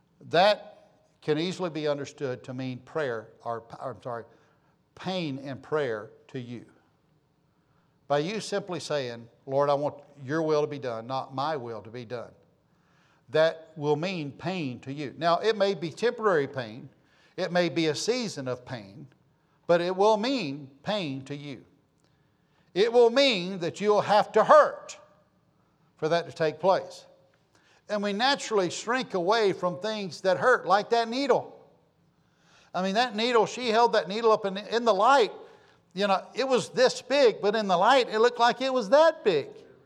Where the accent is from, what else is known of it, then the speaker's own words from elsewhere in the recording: Texas, United States; You know, we're from Texas, right?